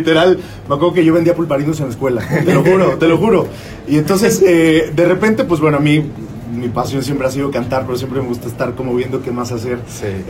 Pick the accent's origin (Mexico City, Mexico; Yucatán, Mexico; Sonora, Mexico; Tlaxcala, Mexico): Tlaxcala, Mexico; En Tlaxcala, que es mi tierra, pues saben todo el cariño que yo le tengo